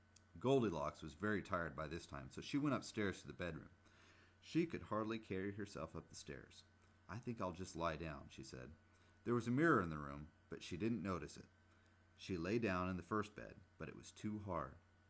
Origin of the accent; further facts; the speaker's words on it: North Bonneville, Washington, United States; moved away as an adult; I grew up in Washington State. I was actually born overseas, but by the time I was 2 years old, we'd moved back to North Bonneville, Washington. It's a small town along the Columbia River in Skamania County.